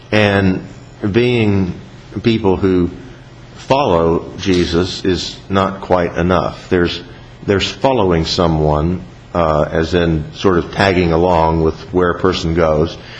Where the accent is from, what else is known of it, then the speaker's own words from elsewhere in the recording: the South, United States; And being Southerners, we know how important it is, where are you from?